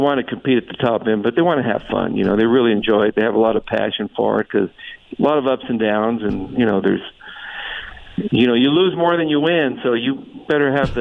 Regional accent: Tucson, Arizona, United States; it was just a lot of fun growing up in Tucson.

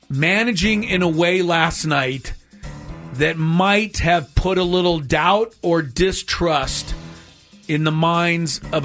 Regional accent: San Diego, California, United States; I grew up in San Diego, of course, played high school here

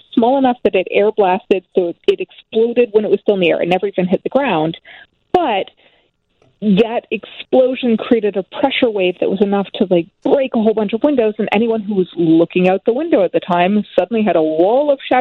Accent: Canada; I am Canadian, so I'm also looking at the U.S.

